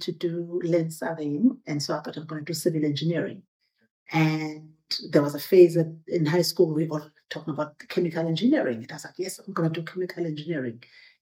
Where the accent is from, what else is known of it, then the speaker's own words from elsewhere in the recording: Kwanundlovu, KwaZulu-Natal, South Africa; I grew up in the village Kwanundlovu, and then we moved to another village. And I went to school there.